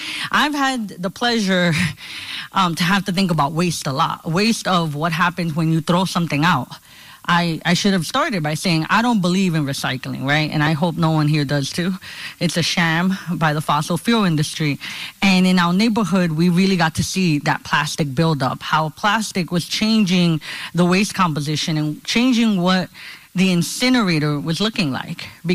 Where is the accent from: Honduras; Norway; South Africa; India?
Honduras; now in United States; Well, I'm from Honduras. I was born in Central America. Most of my life, I grew up with people not knowing where that country was